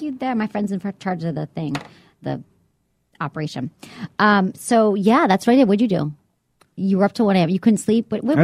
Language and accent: English; Michigan, United States; I'm terrible bowler. Even though I grew up in Michigan and we're supposed to be